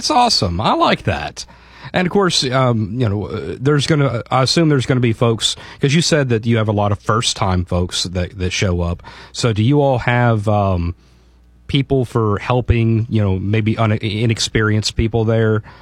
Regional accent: Ohio, United States; See, I grew up in Southern Ohio. I used to fish Tycoon and Timber Ridge and Vesuvius all the time.

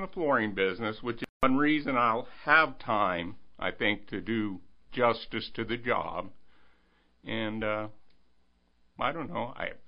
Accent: Denver, Colorado, United States; moved away as an adult; Well, I grew up mostly in the Denver area

